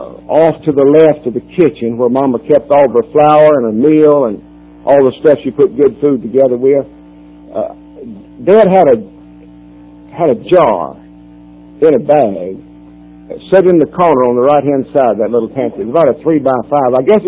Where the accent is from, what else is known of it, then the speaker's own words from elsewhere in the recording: North Carolina, United States; I was born up in North Carolina in a little mill town. Textile village, they call it today, but it was a mill town when I grew up in 1930, in the 30s and 40s.